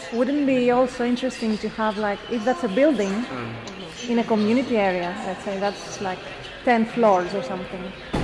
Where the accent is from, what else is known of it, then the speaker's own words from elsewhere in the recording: Greece; I'm from Greece, by the way.